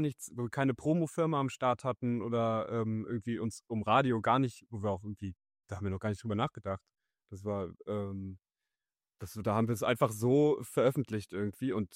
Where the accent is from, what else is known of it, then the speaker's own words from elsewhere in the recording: Oberursel, Hesse, Germany; now in Berlin, Germany; Oberursel